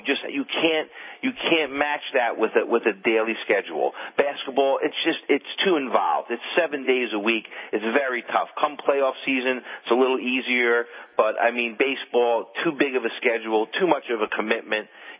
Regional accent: New York, United States; now in Miami, United States; Look, I'm from New York. I spent my whole life there. I live in Miami now, which is like the sixth borough.

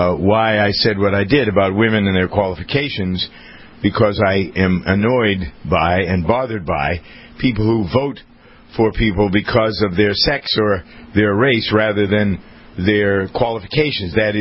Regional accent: Framingham, Massachusetts, United States; my hometown here in Massachusetts, Framingham

